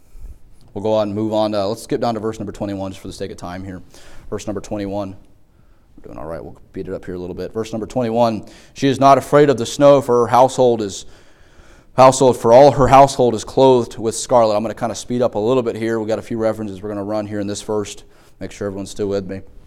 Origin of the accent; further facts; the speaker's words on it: North Dakota, United States; I'm from North Dakota. We did a little bit of farming up there, and I understand a little bit how that works.